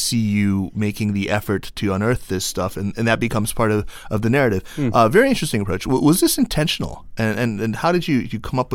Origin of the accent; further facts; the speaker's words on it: Henan, China; Well, dude, I'm from Henan.